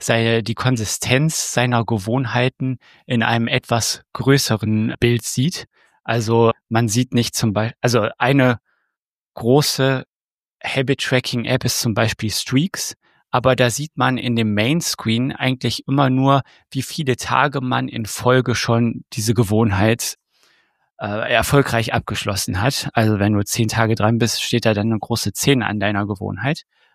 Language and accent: German; Moers, North Rhine-Westphalia, Germany; ich komme aus Moers in NRW, bin aktuell 32 Jahre alt